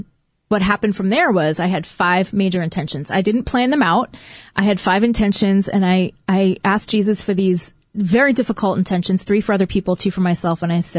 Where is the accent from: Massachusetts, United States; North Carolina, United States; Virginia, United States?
Massachusetts, United States; Boston; You know, like there's New York in my blood, sort of, even though I'm from Boston.